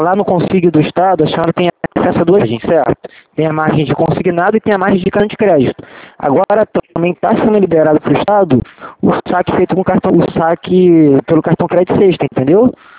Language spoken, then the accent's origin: Portuguese; Rio de Janeiro, Brazil; sou do Rio de Janeiro, exatamente.